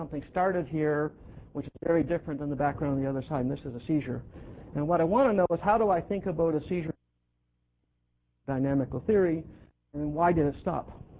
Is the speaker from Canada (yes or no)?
yes; Nova Scotia, Canada; I have a long-time connection to Toronto. I'm from Nova Scotia